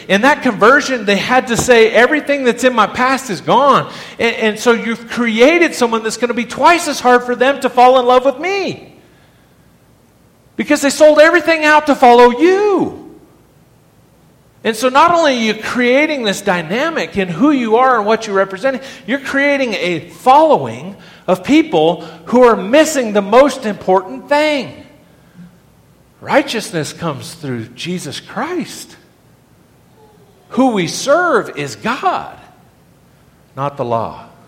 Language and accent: English; New Mexico, United States; years ago, I grew up in New Mexico, back when UNM basketball program was good.